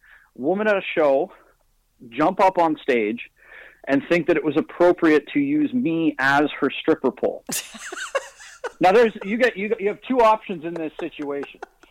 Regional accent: Waterdown, Ontario, Canada; Growing up in Waterdown, for whatever reason, at least the guys anyway, we all called each other by our last names for whatever reason.

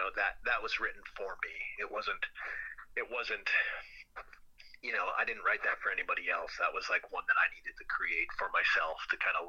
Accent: Sudbury, Ontario, Canada; I'm a guy from Sudbury, Ontario, who 10 years ago worked in a mine

